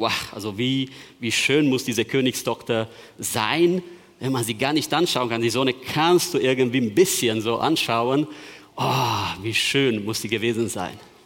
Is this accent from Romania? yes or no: yes; Transylvania, Romania; in der dritten oder vierten Klasse in Siebenbürgen, in der Schule, wo ich groß geworden bin